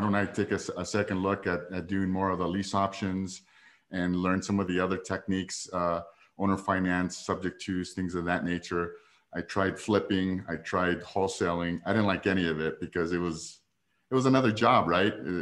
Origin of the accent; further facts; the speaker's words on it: Denver, Colorado, United States; Anyways, I'm from Denver, Colorado. If anybody is from Denver, I'd be happy to meet with you.